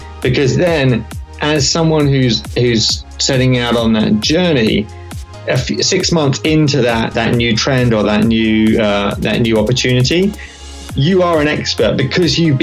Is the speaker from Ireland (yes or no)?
no; England, United Kingdom; So I'm from England originally. I was working in England